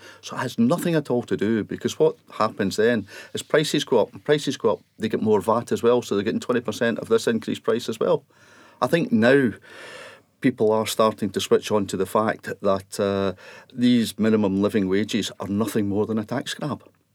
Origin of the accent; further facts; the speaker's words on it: Alexandria, Scotland, United Kingdom; I was brought up in Alexandria, just next to Loch Lomond.